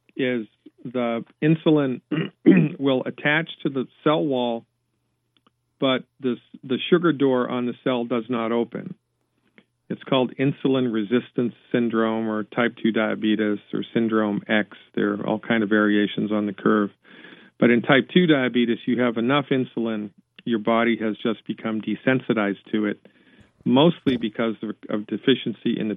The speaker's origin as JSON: {"language": "English", "town": "Nantucket", "region": "Massachusetts", "country": "United States", "tie": "born or raised there", "said": "Yeah, and I grew up on Nantucket, and I went to the University of Massachusetts."}